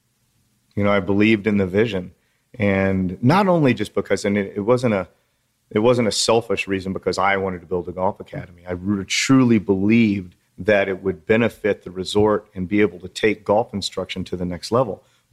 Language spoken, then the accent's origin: English; Texas, United States; also born or lived in Colorado; because I was born in Colorado and raised in Texas.